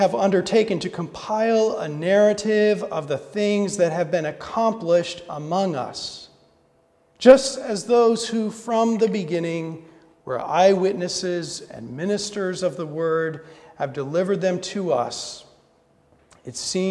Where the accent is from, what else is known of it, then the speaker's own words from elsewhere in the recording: Kansas, United States; Well, in my hometown in Kansas, there's a pizza restaurant